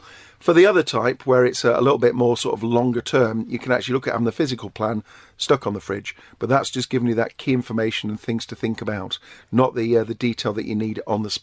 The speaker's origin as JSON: {"language": "English", "country": "United Kingdom", "said": "Again, being British, we've got the good old Dunkirk spirit."}